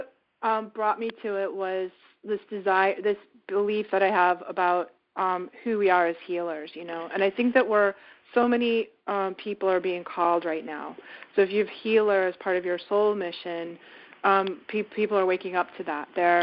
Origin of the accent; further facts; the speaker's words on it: Newton, Massachusetts, United States; I grew up in right outside of Boston. I grew up in Newton in the 60s and 70s